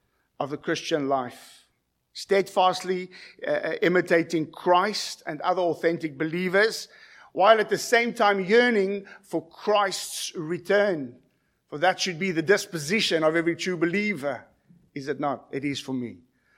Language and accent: English; South Africa; And growing up in South Africa, in a South African school, the first 2 hours of every Wednesday was marching in peloton for 2 hours straight.